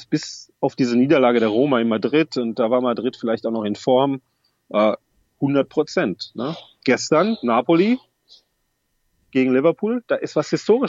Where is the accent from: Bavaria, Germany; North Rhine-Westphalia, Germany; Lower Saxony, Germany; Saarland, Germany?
Lower Saxony, Germany; Wolfsburg; Ist meine Heimat Wolfsburg.